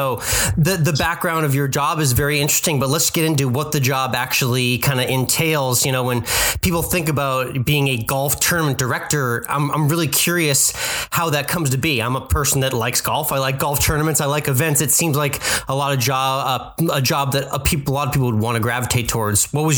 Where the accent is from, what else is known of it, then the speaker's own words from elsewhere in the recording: Concord, Massachusetts, United States; a tournament that you directed in my hometown of Concord, Massachusetts.